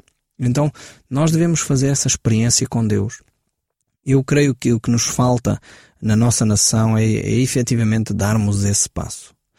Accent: Portugal; E é triste para mim, como português, ter que voltar tão para trás para encontrar alguma coisa de interessante que aconteceu na nossa história

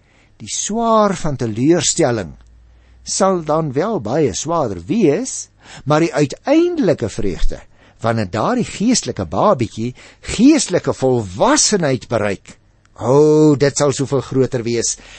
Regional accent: Paarl, Western Cape, South Africa; ek het natuurlik 'n Boerandse agtergrond. Ek is gebore en grootgeword in die Parel. Ek het op Stellenbosch studeer.

